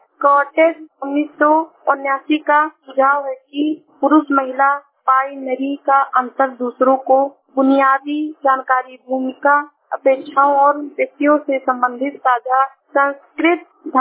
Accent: Shravasti, Uttar Pradesh, India; मैं जिला श्रावस्ती से हूँ।

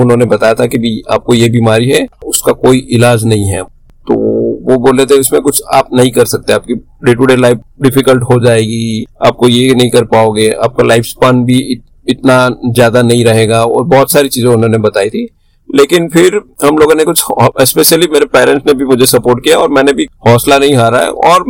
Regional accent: Surat, Gujarat, India; born there; मेरा जन्म हुआ था सूरत शहर में, जो गुजरात का एक अच्छा सा एक शहर है। और मैं एक मिडिल क्लास फैमिली से बिलोंग करता हूँ

